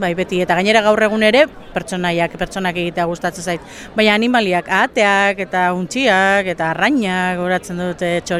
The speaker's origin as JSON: {"language": "Basque", "town": "Bilbao", "region": "Basque Country", "country": "Spain", "said": "marrazkilaria naiz, bilbotarra naiz"}